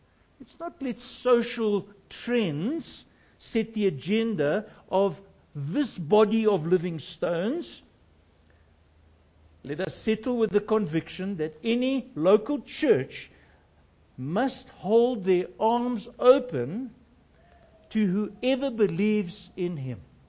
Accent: South Africa; of course I'm a South African. I'm a white South African. But I'm a Christian. I'm a Christian first.

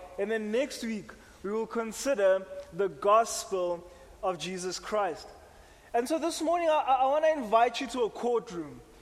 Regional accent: South Africa; as a South African, and I mean in my limited knowledge, South Africans, we haven't really been exposed to the screening of criminal court cases until recent years.

